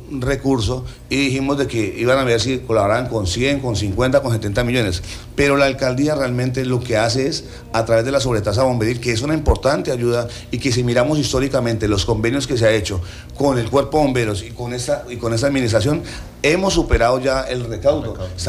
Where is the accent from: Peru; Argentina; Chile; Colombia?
Colombia; así, como buenos colombianos dejamos todo para última hora.